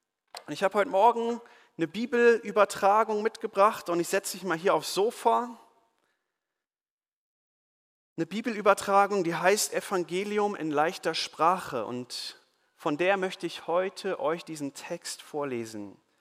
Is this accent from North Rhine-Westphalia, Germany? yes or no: yes; Nümbrecht, North Rhine-Westphalia, Germany; in Nümbrecht, da wo ich aufgewachsen bin.